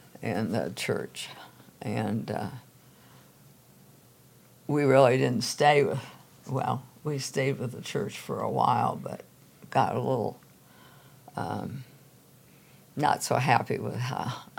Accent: Rockford, Illinois, United States; I'm sure where I grew up in Rockford, Illinois, there was no blacks were able to sit anywhere in the theater.

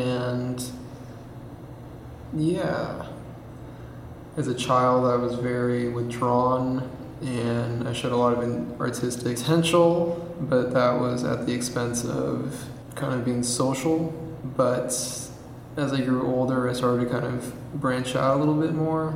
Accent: Campbell, California, United States; I come from the South Bay, not Southern California. I grew up in Campbell, California. It's right outside San Jose.

